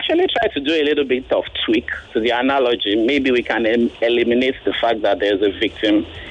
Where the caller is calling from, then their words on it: Ikeja, Lagos, Nigeria; I'm calling from Ikeja this afternoon.